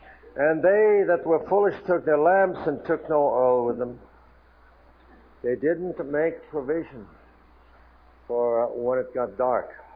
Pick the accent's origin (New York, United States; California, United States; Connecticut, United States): New York, United States; My uncle had a shanty in the middle of the bay in Long Island. I came from New York. And we had a bay back there called Jamaica Bay.